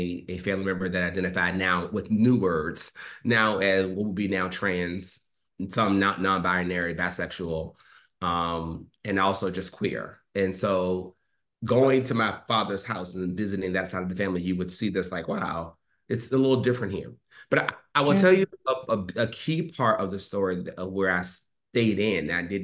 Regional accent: Richmond, United States; I'm from Richmond, and what was interesting about being from Richmond is that I grew up in what I would call a pretty bifurcated family.

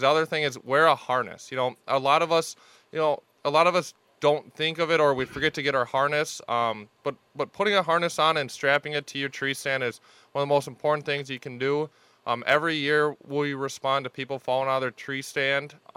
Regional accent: Minnesota, United States; now in Manitowoc, United States; I'm originally from Minnesota. Grew up south of the Twin Cities. And then went through training and was on the other side of the state. And then I took a job out here in Manitowoc.

